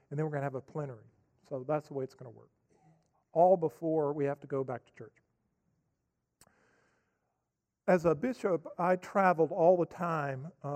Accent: Asheville, North Carolina, United States; I grew up in Asheville, North Carolina. I went to the University of Chapel Hill.

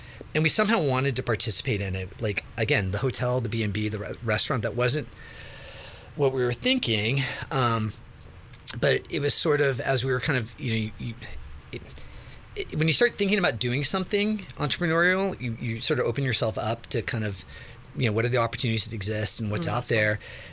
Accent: Santa Rosa, California, United States; And I grew up in Santa Rosa with, you know, the ranch, as we call it, was always part of our family.

